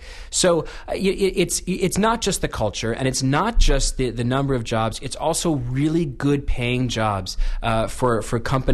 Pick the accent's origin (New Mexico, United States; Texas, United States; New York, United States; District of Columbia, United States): District of Columbia, United States; Washington; born there; I was born in Washington, D.C., in the D.C. area, and summers in Washington, D.C. are among the most miserable 3 months I could possibly wish on my worst enemy.